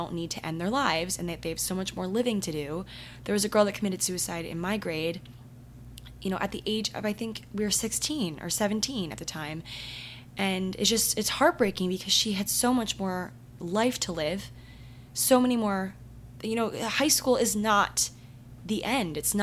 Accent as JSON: {"language": "English", "region": "Maryland", "country": "United States", "tie": "born or raised there", "said": "so my town, my hometown in Maryland, was kind of known, honestly, for like the whole premise of this episode, for just being ridiculously productive"}